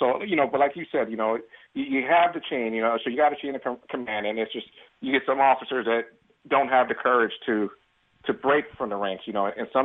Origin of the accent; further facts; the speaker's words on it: Hartford, Connecticut, United States; I was born in Hartford. I was born and raised in Hartford to Puerto Rican parents.